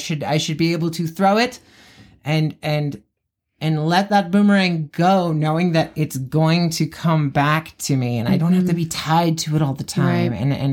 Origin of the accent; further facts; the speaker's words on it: Mesa, Arizona, United States; And I grew up in Mesa, Arizona. I went to the same school the entire time, K-12